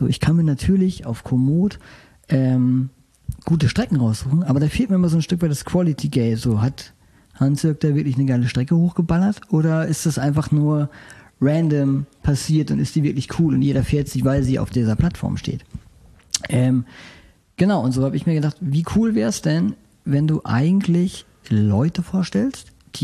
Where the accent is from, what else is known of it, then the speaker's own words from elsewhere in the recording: Germany; in meiner Heimat in der Nähe von Holland